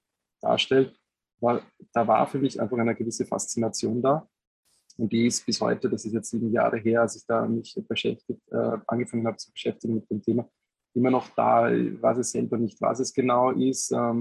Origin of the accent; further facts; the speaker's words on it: Gols, Burgenland, Austria; in meiner Heimatgemeinde in Burgenland in Gols ein Siloturm seit fast 2 Jahrzehnten leer steht